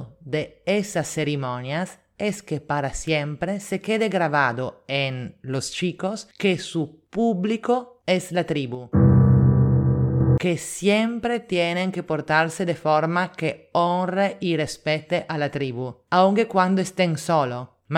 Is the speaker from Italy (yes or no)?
yes; Italy; now in Lima, Peru; italiana en Lima.